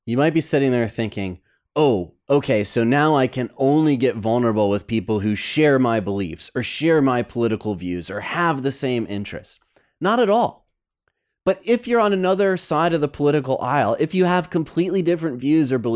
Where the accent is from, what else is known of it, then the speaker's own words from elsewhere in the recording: Midwest, United States; Growing up in the Midwest, I love sarcasm.